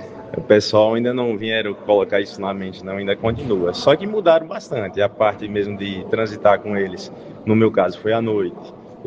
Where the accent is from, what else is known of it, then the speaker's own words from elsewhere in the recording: Araras, Brazil; principalmente a gente que vem do interior, né? A gente é de Araras